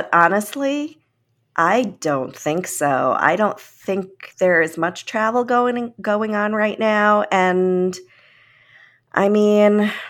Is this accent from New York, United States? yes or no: yes; New York, United States; whether or not they're going to let me as a New Yorker into Florida.